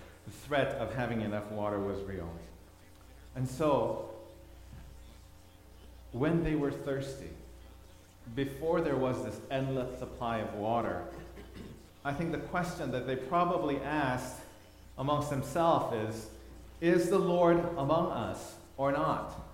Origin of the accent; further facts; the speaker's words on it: Thailand; I grew up in Thailand, and Thailand has the best water parties.